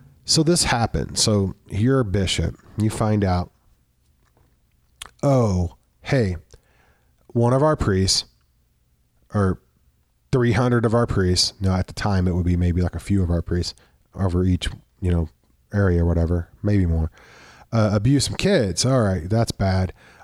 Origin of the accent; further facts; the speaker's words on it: Desloge, Missouri, United States; They sent him out to the Boones to Immaculate Conception in Flat River, Missouri, or where I grew up in Deloge, Missouri.